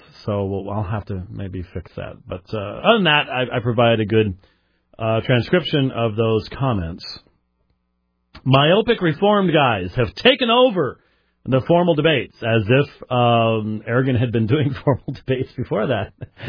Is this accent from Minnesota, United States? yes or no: yes; Minneapolis, Minnesota, United States; born there; You know, sometimes I say I was born in Minnesota. Sometimes I say I was born in Minneapolis. I was actually born in a suburb.